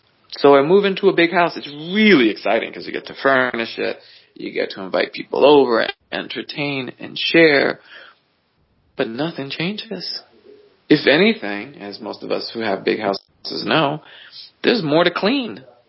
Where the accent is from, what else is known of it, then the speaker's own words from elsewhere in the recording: Bronx, New York, United States; But I grew up in the Bronx. I'm not going to pretend like I grew up like really poor and without nothing